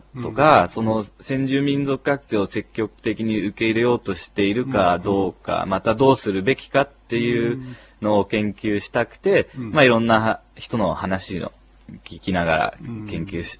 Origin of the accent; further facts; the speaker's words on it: Netherlands; 父親がオランダ人で、まあ、生まれ育ったのはオランダなんですけど